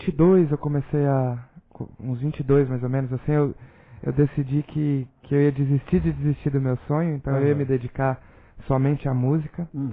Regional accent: Vitória da Conquista, Bahia, Brazil; moved away as an adult; now in São Paulo, Brazil; Sou de São Paulo, capital. Fui criado em Vitória da Conquista, na Bahia, mas nasci em São Paulo e com 18 anos também voltei para São Paulo

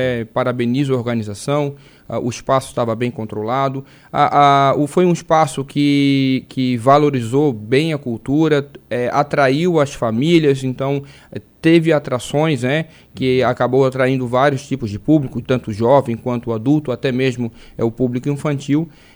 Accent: Florianópolis, Santa Catarina, Brazil; now in Orleans, Brazil; Depois retornei a Florianópolis, que é a minha cidade natal.

